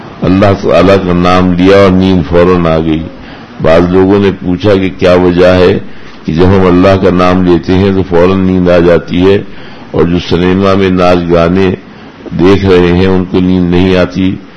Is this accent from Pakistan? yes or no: no; Pratapgarh, Uttar Pradesh, India; پرتاپ گڑھ میرا ضلع ہے.